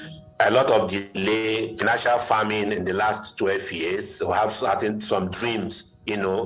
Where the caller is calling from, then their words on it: Abuja, Federal Capital Territory, Nigeria; I'm calling from Abuja.